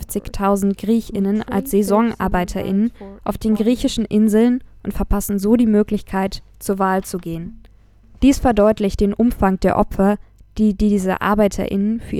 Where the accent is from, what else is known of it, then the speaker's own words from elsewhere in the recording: Georgia; Ich komme aus Georgien, wo viele Regionen vom Tourismus- und Dienstleistungssektor abhängig sind.